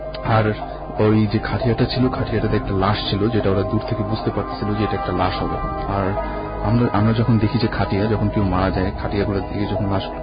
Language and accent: Bangla; Dhaka, Dhaka Division, Bangladesh; আমি পুরান ঢাকা থেকে এসেছি